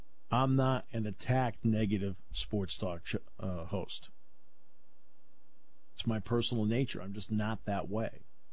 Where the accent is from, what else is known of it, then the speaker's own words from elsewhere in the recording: New England, United States; No, you've got to, you know, see, I grew up in New England. You've got to think the way New Englanders do.